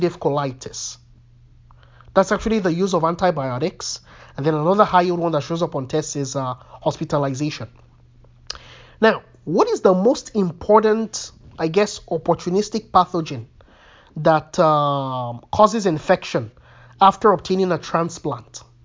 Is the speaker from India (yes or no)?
no; Nigeria; where I'm Nigerian, I can pronounce things however I want.